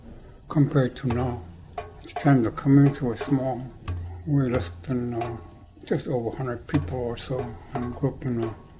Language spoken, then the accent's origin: English; Shishmaref, Alaska, United States; I was born in 1971, born and raised in Shishmar. My parents, we grew up with practically nothing.